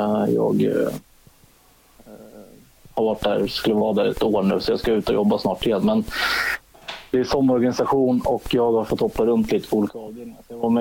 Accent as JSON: {"language": "Swedish", "town": "Salem", "region": "Stockholm County", "country": "Sweden", "tie": "born or raised there", "said": "Nej, jag är uppvuxen i Salem, söder om Stockholm."}